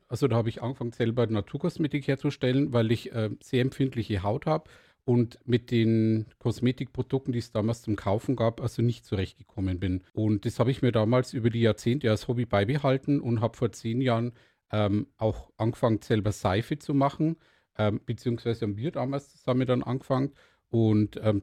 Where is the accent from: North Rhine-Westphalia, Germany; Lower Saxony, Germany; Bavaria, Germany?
Bavaria, Germany; born there; now in Nuremberg, Germany; Ich komme gebürtig aus der Oberpfalz.